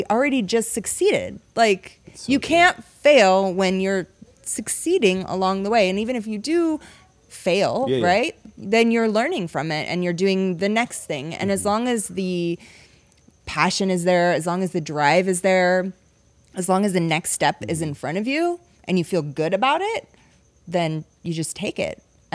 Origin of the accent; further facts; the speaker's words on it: Vancouver, Washington, United States; We're from Vancouver, Washington.